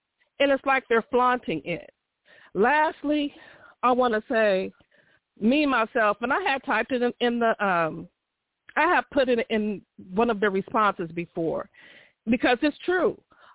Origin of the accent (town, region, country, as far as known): Ohio, United States; born or raised there